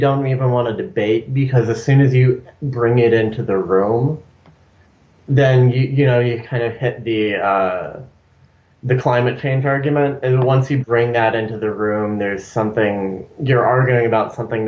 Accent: New Mexico, United States; Yeah, I grew up in New Mexico, and immigration is a thing that is always kind of, it's a big issue in the area

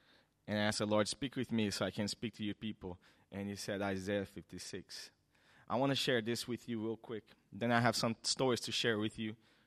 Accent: Brazil; Yeah, I'm from originally from Brazil.

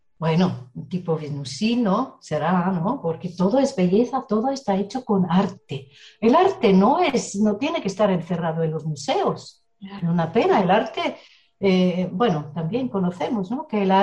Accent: Switzerland; yo soy de Suiza

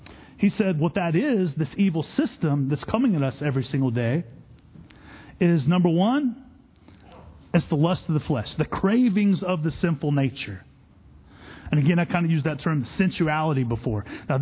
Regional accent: Texas, United States; Like I'm from Texas. I like trucks.

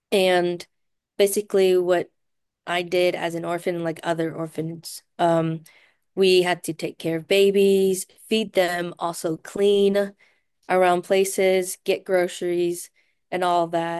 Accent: China; everything was just like so overwhelming for me because I came from China and just I wanted to be like a good child because I did not want to get sent back.

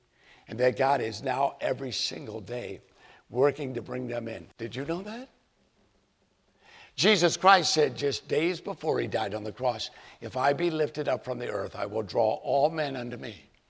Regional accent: Winston-Salem, North Carolina, United States; Dr. Spees was our dear friend when I was growing up in Winston-Salem, North Carolina.

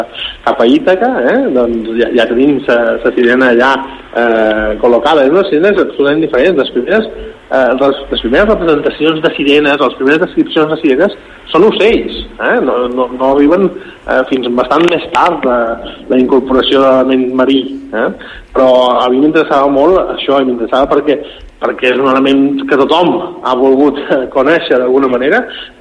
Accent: Balearic Islands, Spain; nosaltres som de Mallorca

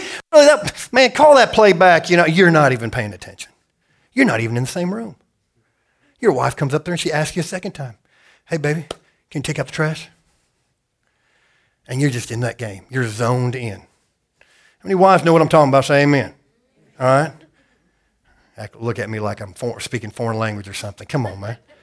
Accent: Idaho, United States; I kind of grew up in the woods. I grew up in Idaho. It's where I learned how to hunt.

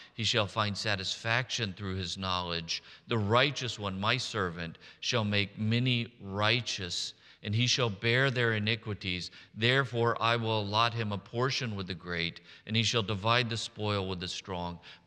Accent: Fort Worth, Texas, United States; When I was a kid, I grew up in Fort Worth, Texas, and I used to love to go to Six Flags Over Texas.

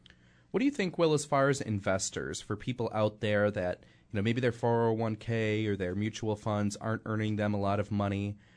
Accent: Orchard Park, New York, United States; I mean, I grew up in Orchard Park. I was a suburban guy.

